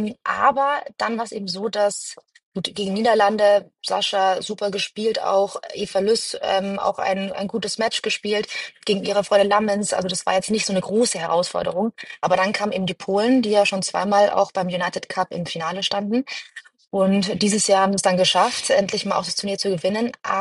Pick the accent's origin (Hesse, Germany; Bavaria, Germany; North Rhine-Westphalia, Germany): Bavaria, Germany; Garmisch-Partenkirchen; Ich komme ja aus Garmisch und deswegen, ich liebe eigentlich den Schnee.